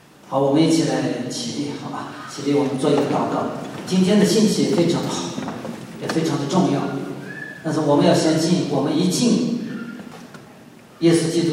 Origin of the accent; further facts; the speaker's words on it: China; 我们中国人有句话